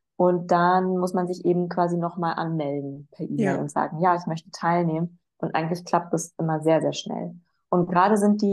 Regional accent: Osnabrück, Lower Saxony, Germany; born there; Ich komme aus Osnabrück gebürtig.

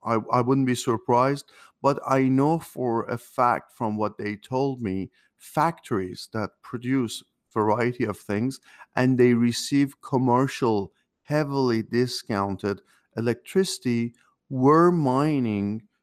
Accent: Paris, Île-de-France, France; also born or lived in Iran; now in United States; I was born in Iran. Spent my teen years. Moved to the U.S. once in '79, and then moved back out. Grew up in France. Spent my teen years in Paris, which was wonderful. And moved to the U.S.

